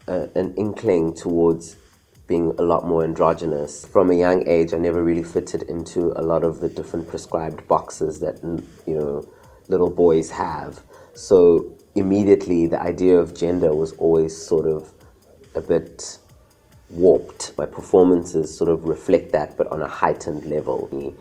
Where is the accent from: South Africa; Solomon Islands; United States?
South Africa; I think from a young age growing up in South Africa